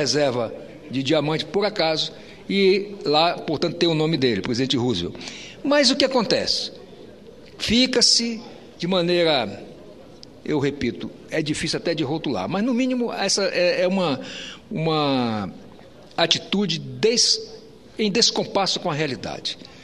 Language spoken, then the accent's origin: Portuguese; Amazon, Brazil; eu quero aqui cumprir meu papel como brasileiro, como amazônida